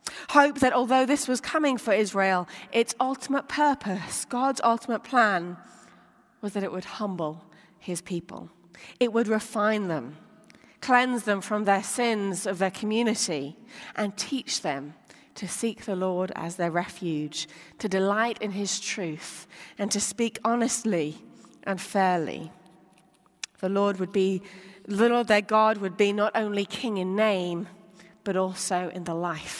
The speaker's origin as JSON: {"language": "English", "town": "Oxford", "region": "South East England", "country": "United Kingdom", "tie": "born or raised there", "said": "I am from Oxford, England. And it is in that city of Oxford that I was born and raised and where I first got to know Jesus."}